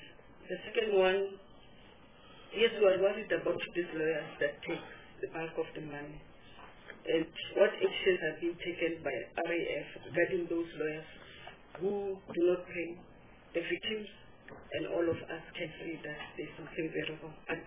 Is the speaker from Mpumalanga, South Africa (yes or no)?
no; Limpopo, South Africa; I'm from Limpopo, I heard it on 12FM.